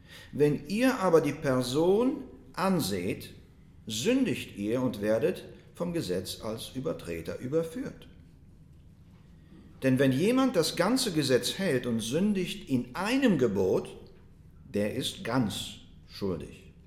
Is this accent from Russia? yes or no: yes; Russia; Ich bin trotzdem, dass ich in Russland aufgewachsen bin und trotzdem, dass man dort als Freizeitsport sich gegenseitig verprügelt hat, als Jungs.